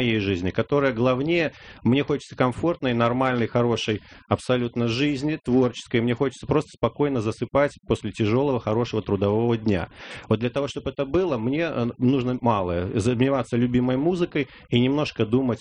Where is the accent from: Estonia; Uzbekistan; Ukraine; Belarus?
Belarus; древняя белорусская фамилия, я родом из Белоруссии.